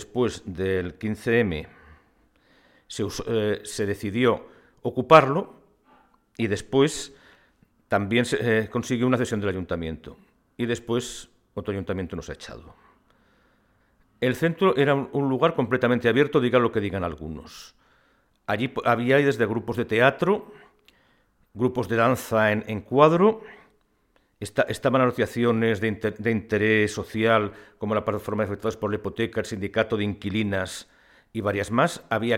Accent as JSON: {"language": "Spanish", "town": "Zaragoza", "region": "Aragon", "country": "Spain", "tie": "born or raised there", "said": "aunque soy un fronterizo de la Almozara, considero que el Gancho es mi barrio. Mi infancia la pasé en la calle que Miguel de Ara"}